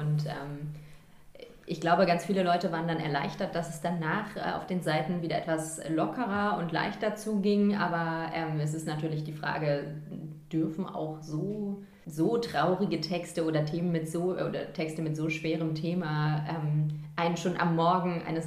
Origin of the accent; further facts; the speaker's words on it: Northern Germany, Germany; Und wir als Norddeutsche, uns ist klar, dass es sich dabei um ein altes Hanseschiff handelt.